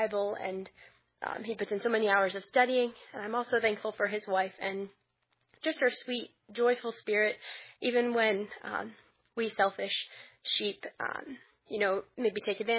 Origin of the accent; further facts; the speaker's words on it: Waterford, Connecticut, United States; from Waterford, Connecticut